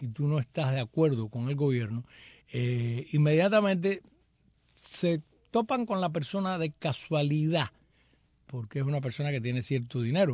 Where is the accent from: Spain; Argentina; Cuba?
Cuba; Camagüey; Soy camagüeyana como tú.